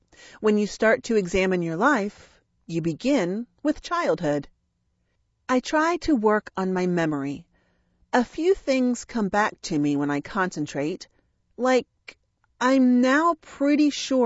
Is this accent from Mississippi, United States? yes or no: no; Metairie, Louisiana, United States; I was born in Jefferson Parish, Louisiana, at Ochsner Hospital, January 26, 1958. I lived in a house on Herring Road in Metairie until I was, let's say 8 or 9, maybe 10.